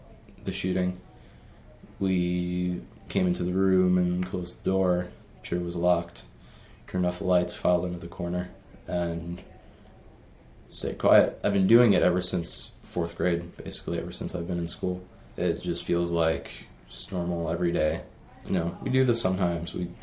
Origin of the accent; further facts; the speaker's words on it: Kentucky, United States; I'm from Marshall County High School, 15, and I'm from Kentucky.